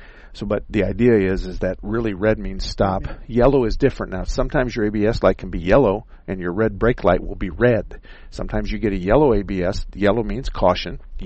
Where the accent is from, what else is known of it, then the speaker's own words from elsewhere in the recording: Douglas, United States; when I lived as a kid, I was born and raised in Douglas